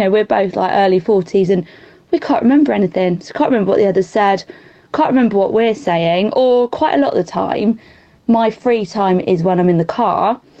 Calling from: Dorking, South East England, United Kingdom; I'm messaging you from Dorking in Surrey.

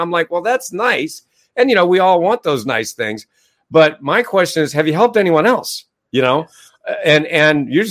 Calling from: Ohio, United States; I'm in Northeast Ohio, 10 minutes from the Professional Football Hall of Fame.

